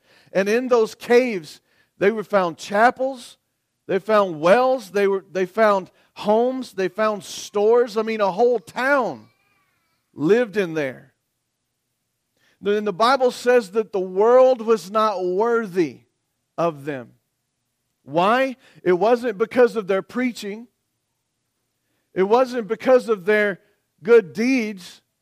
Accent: the South, United States; I'm from the South. Everybody knows that. You can hear it in my voice and so forth.

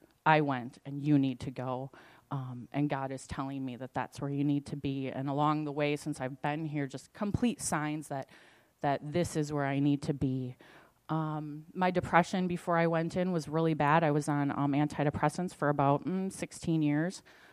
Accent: Green Bay, Wisconsin, United States; I'm from the Green Bay area, so it's really humbling to be back in your part of town

